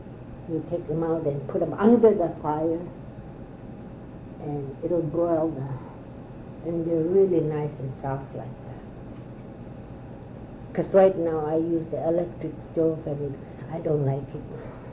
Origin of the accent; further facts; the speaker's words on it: Kaktovik, Alaska, United States; born there; I was born in Kaktovik.